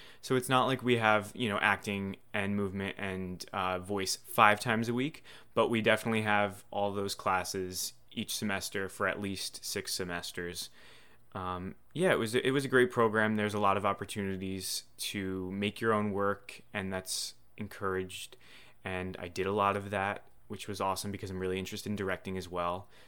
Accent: Totowa, New Jersey, United States; born or raised there

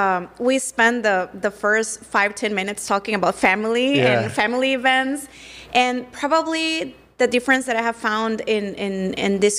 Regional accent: Mexico; now in United States; I was born and raised in Mexico, and coming to the States

